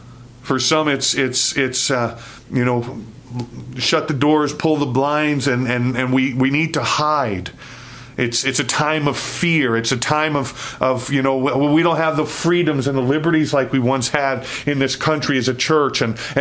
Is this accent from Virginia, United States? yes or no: no; New York City, New York, United States; I grew up in New York City, Queens, but lived the past 26 years just right outside New York City